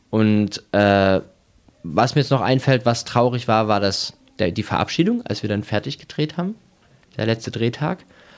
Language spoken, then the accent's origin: German; East Germany, Germany; also ich bin in der DDR aufgewachsen